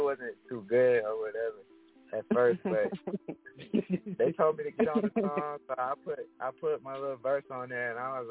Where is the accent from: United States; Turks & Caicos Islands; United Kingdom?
United States; Atlanta, Georgia; I'm from Atlanta, Georgia, more specifically Zone 4 over by Kemerton Road.